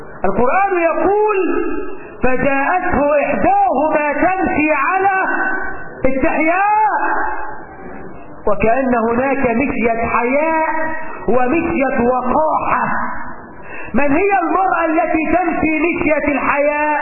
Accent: Egypt

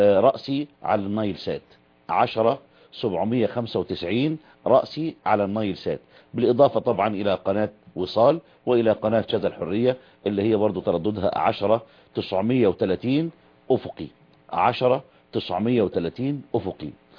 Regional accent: Egypt; إذا حل عندنا في مصر أو حل في الشام أو في الجزائر أو في أي بلد

